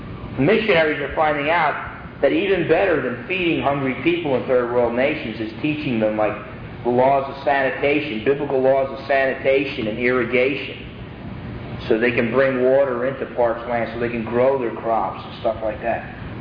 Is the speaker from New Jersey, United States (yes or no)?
yes; New Jersey, United States; I'm from New Jersey. I just went back to New Jersey for 3 weeks, as you know.